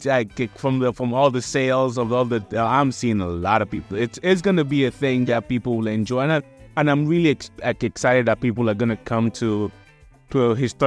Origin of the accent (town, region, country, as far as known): Nigeria